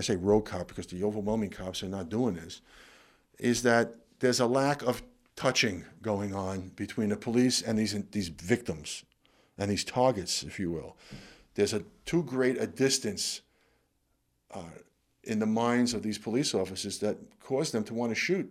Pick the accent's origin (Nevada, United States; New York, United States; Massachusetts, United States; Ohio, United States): New York, United States; Brooklyn; I wanted to work for Frank Hogan, who was a legend in New York, growing up in Brooklyn.